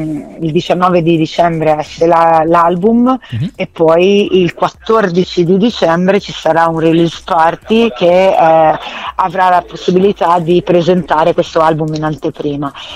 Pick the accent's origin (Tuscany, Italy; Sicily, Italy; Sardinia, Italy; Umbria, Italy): Tuscany, Italy; Non so se si sente che io sono toscana.